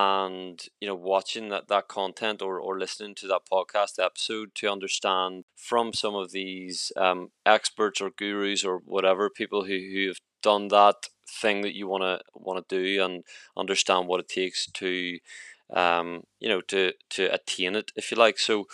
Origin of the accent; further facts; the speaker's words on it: Northern Ireland, United Kingdom; Obviously, I'm from Northern Ireland, but I think a lot of this will resonate and be applicable in the whole of the UK.